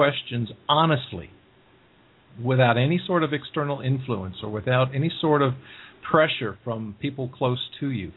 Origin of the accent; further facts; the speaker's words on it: Texas, United States; I grew up in Texas, and I used to train and break and breed quarter horses for many years